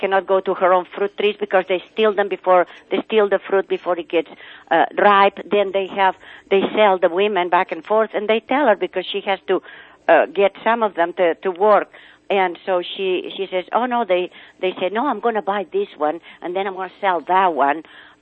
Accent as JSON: {"language": "English", "town": "Barcelona", "region": "Catalonia", "country": "Spain", "said": "Look, I'm from Barcelona, and I have an aunt."}